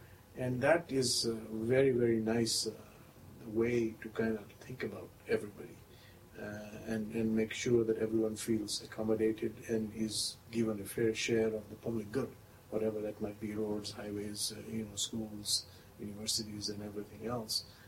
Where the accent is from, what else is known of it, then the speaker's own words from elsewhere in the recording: Kenya; also born or lived in United Kingdom; When I was growing up in East Africa, I was in a very closed and very Indian environment.